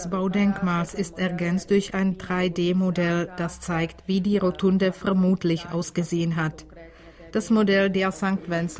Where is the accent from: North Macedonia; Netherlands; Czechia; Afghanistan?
Czechia; Ich stamme selbst aus den Sudeten und kenne die Lage dort.